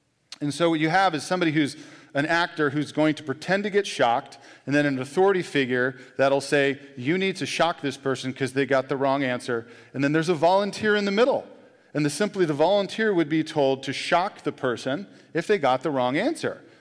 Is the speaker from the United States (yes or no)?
yes; California, United States; because my wife's from here, I'm from the Bay Area